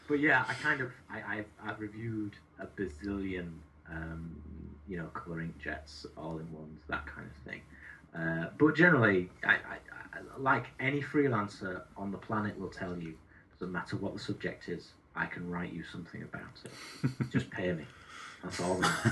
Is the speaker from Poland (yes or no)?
no; Leeds, Yorkshire and the Humber, United Kingdom; accent: Yorkshire; now in Halifax, United Kingdom; I have been told I have a slight Yorkshire accent. I'm from Leeds originally, and that's where I am right now, but we live in Halifax. So, it's a mild Yorkshire accent, I would say.